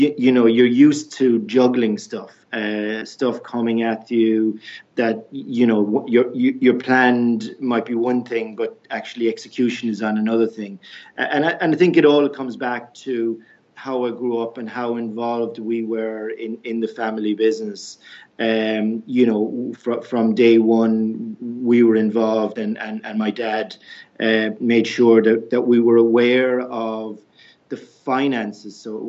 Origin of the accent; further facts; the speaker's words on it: Ireland; I suppose my entrepreneurial experience goes back to how I grew up. I grew up in Ireland. I grew up in on a farm.